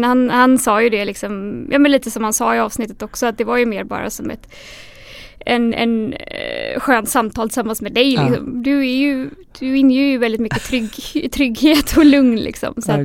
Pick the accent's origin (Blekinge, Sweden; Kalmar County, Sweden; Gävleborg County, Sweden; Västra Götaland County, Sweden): Västra Götaland County, Sweden; Gothenburg; now in Stockholm, Sweden; Jag kom från Göteborg ursprungligen, aha, men har ju bott i Stockholm i 13 år ungefär.